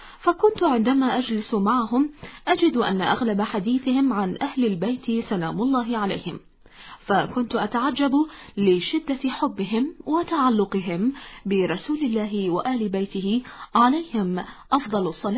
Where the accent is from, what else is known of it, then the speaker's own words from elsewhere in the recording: Riyadh, Riyadh Province, Saudi Arabia; also born or lived in Al-Ahsa; أصلي أنا وزوجي من الرياض، وعندما أتينا إلى الأحساء كنت في الأول الثانوي،